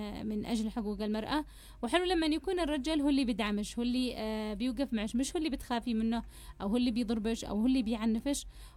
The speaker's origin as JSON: {"language": "Arabic", "country": "Yemen", "said": "العنف لازال مستمر في بلادنا اليمن"}